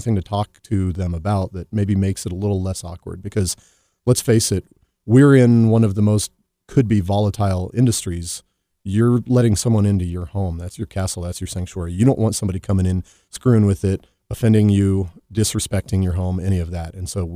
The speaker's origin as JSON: {"language": "English", "town": "Colorado Springs", "region": "Colorado", "country": "United States", "tie": "born or raised there", "also_born_or_lived": "Kansas", "said": "Not quite. Started in Kansas, but as a kid, I was moved to Colorado, and I just love it."}